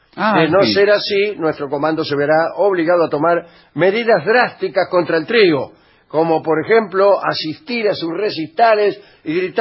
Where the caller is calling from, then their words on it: Tucumán, Argentina; de Tucumán.